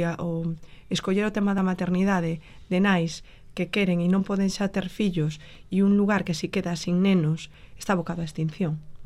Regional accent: Meirás, Galicia, Spain; now in Santiago de Compostela, Spain; Eu son de Meirás, daqui de Valdoviño, pero levo moitos anos en Compostela.

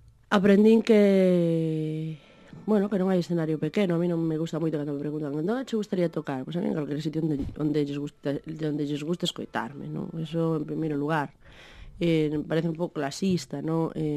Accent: Galicia, Spain; como galega

